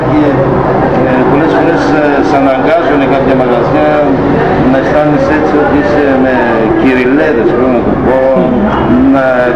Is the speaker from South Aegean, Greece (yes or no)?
no; Irakleia, Central Macedonia, Greece; εγώ από εκεί είμαι, από την Ηράκλεια είναι καταγωγή μου, αλλά πώς μένω εδώ 20 χρόνια στις Έλλης.